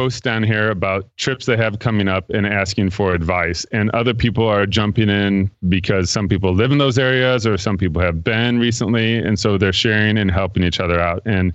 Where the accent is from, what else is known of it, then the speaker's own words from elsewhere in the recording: United States; at least as an American that doesn't know how to say it would say